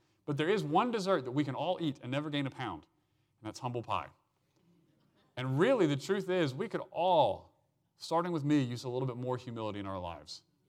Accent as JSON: {"language": "English", "town": "Frederick", "region": "Maryland", "country": "United States", "tie": "born or raised there", "said": "I grew up in Baltimore, I was born in Baltimore. I grew up in a little west of there in a town called outside of Frederick."}